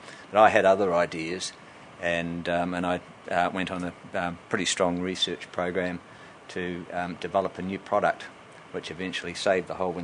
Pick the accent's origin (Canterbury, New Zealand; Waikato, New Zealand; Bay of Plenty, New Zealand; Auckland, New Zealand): Canterbury, New Zealand; Christchurch; One of the things that got me terribly interested was my hometown, the earthquake in Christchurch in 2010, which knocked the old city around a bit.